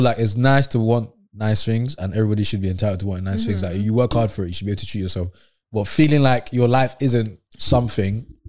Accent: Nigeria; Like, as much as born and raised in Nigeria, bro, like, I give myself at least a good two hours

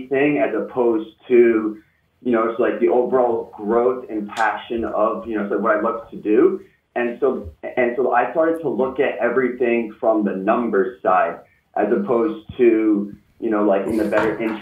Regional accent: Rhode Island, United States; So I'm from Little Rhode Island.

